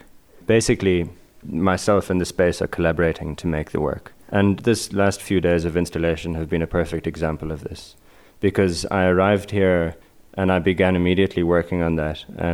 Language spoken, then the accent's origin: English; Cape Town, Western Cape, South Africa; moved away as an adult; now in New York, United States; I'm from Cape Town in South Africa. I'm currently living in New York, in Brooklyn, where I've been for 2 years, but South Africa is my home and always will be.